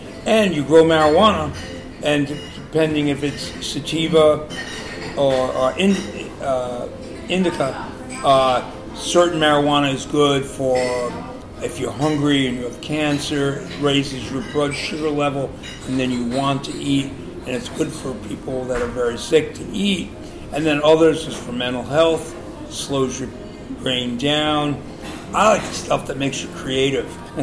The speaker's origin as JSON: {"language": "English", "region": "Texas", "country": "United States", "said": "We're from Texas."}